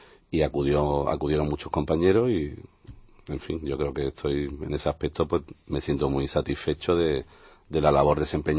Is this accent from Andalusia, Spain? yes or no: yes; Málaga, Andalusia, Spain; Yo soy de Málaga